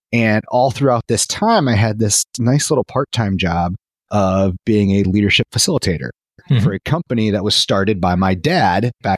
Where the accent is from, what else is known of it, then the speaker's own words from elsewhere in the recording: Chicago, Illinois, United States; I'm from the Chicago area. So Bears, Bulls, Cubs, Blackhawks, Sky.